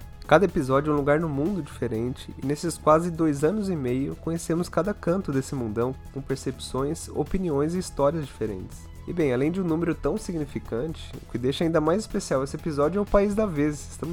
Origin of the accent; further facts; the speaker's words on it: São Paulo, Brazil; Eu sou de São Paulo, cidade onde se encontra muitos descendentes